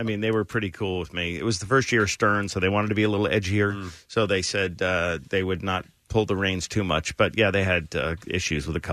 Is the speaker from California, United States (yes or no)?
no; Providence, Rhode Island, United States; born there; It was in Providence, Rhode Island.